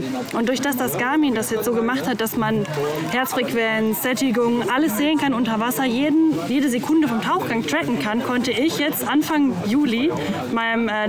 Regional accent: Freiburg, Baden-Württemberg, Germany; Ich kenne ja bei uns in Freiburg nur den wunderschönen Tümpel.

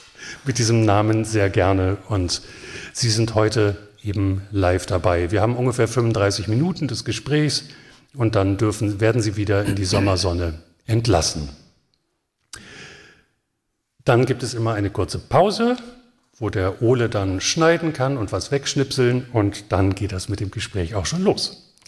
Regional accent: Hanover, Lower Saxony, Germany; Nun bin ich als Hannoveraner

